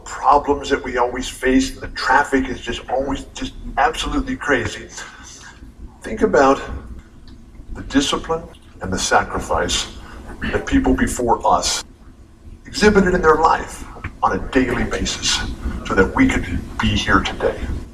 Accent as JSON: {"language": "English", "town": "La Mesa", "region": "California", "country": "United States", "said": "I'm from La Mesa. I went to Helix."}